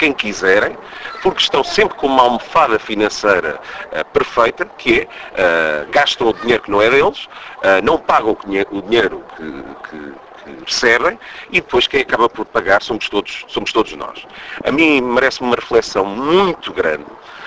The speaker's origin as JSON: {"language": "Portuguese", "country": "Portugal", "said": "porque eu sou um cidadão português, e eu não me revejo nesta situação"}